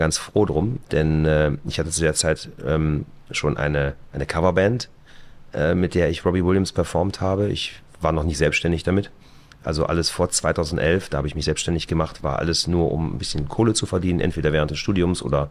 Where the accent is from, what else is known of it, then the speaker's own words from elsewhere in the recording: Straelen, North Rhine-Westphalia, Germany; Also ich wohne, also meine Heimat liegt in Nordrhein-Westfalen, in der kleinen Stadt Strahlen. Das ist ziemlich genau an der holländischen Grenze bei Venlo. Und bin Landei, ne?